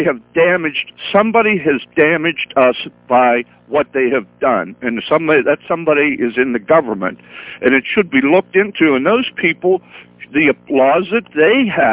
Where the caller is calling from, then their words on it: Pittsburgh, Pennsylvania, United States; Pittsburgh.